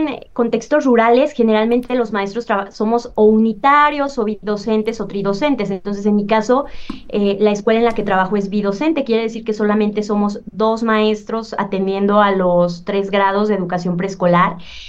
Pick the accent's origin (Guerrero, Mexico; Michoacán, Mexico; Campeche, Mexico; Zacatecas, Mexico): Michoacán, Mexico; Yo soy originaria allá de Michoacán, entonces pues no me tuve que mover tantísimo, y justo laboro en el municipio del que tuve la fortuna de nacer